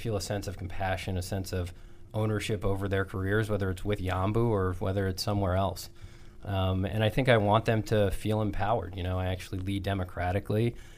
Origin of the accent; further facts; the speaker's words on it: Cheshire, Connecticut, United States; Cheshire, Connecticut.